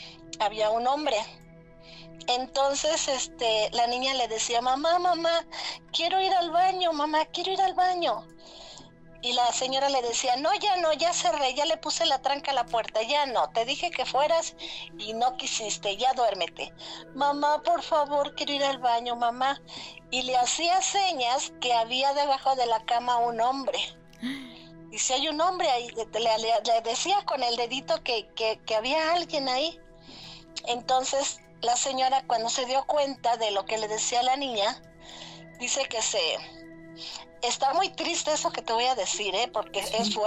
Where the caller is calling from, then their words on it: Aguascalientes, Mexico; Mira, soy de Aguascalientes, mija